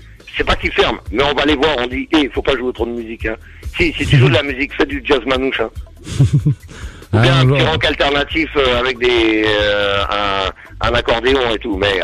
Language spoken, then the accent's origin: French; France; Et pour eux, en tant que Français, j'étais le drapeau bleu-blanc-rouge.